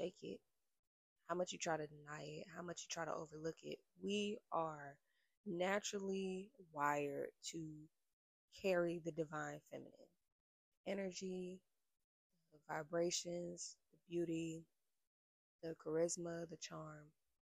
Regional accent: Florida, United States; I'm like, y'all listening more than Floridians out here, and I'm from Florida, so that's crazy.

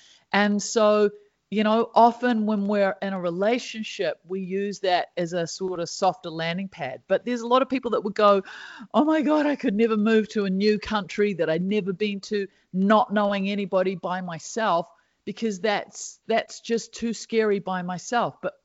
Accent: New Zealand; because I'm a New Zealander

